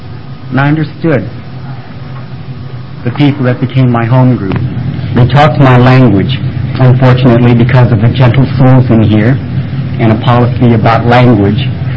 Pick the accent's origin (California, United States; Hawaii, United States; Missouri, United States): Hawaii, United States; As a kid growing up in Hawaii, I didn't know there was something different between me and the rest of you.